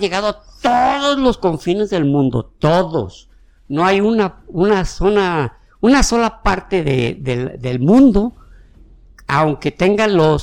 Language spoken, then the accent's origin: Spanish; Mexico; Yo soy, ajá, mexicano y no tenemos ese problema